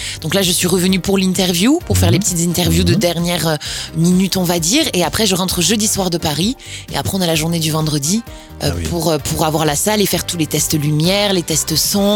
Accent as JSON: {"language": "French", "town": "Florence", "region": "Tuscany", "country": "Italy", "tie": "born or raised there", "said": "parce que j'ai grandi à Florence. Donc vraiment, j'étais à l'école de musique à Florence. J'ai fait du théâtre à Florence, de la danse là-bas."}